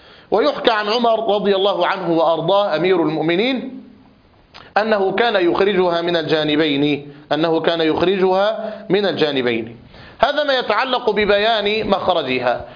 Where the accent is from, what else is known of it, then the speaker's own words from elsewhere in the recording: Egypt; الضاد التي نسمعها في زماننا هذا وخصوصا عندنا في مصر نجد أنها شديدة